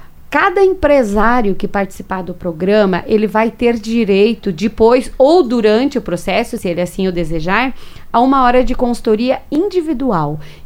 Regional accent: Rio Grande do Sul, Brazil; eu costumo dizer que não está morto quem peleia, como uma boa gaúcha, né?

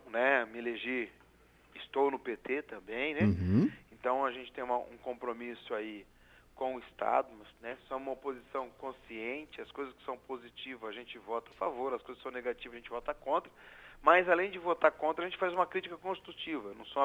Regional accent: Apucarana, Paraná, Brazil; que eu sou de Apucarana, né?

